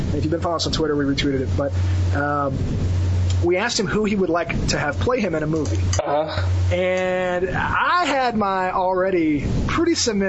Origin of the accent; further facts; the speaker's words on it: Muncie, Indiana, United States; I grew up in Muncie, loved the Cardinals my entire life